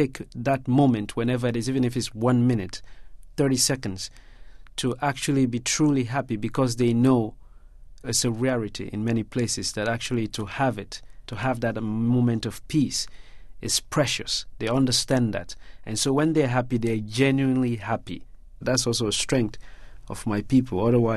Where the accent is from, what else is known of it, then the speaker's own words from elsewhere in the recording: Sierra Leone; first language Mende; English is a second language; You know, how you say night came suddenly in Mende, which is my mother tongue, you say the sky rolled over and changed its side.